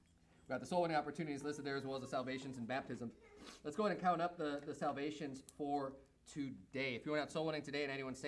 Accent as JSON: {"language": "English", "region": "Illinois", "country": "United States", "tie": "born or raised there", "also_born_or_lived": "Arizona", "said": "Yes, growing up in Illinois, we used to do the same thing, but I lived in Arizona for like 20 years"}